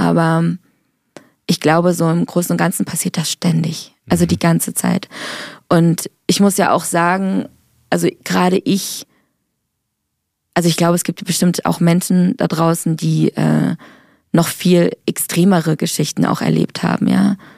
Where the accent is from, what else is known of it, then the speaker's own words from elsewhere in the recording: Freiburg, Baden-Württemberg, Germany; ich komme aus Freiburg, es ist eine kleinere Stadt, und zu meiner Schulzeit, da war unsere Klasse nicht so bunt.